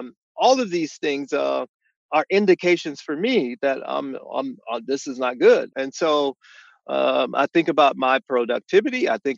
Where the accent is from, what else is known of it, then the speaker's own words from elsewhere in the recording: Miami, Florida, United States; Yeah, so I grew up in Miami in the 1960s, 1970s, and the early 80s.